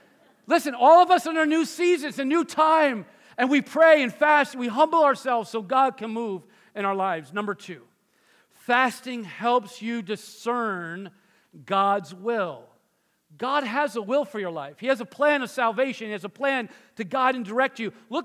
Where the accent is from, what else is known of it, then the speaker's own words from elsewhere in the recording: New Jersey, United States; Now, I'm from North Jersey.